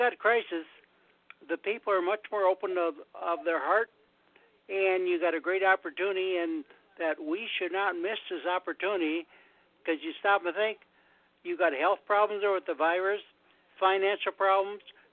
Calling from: Minnesota, United States; from Minnesota.

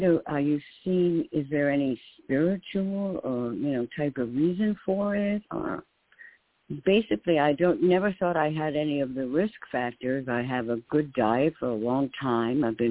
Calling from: New York, United States; in New York.

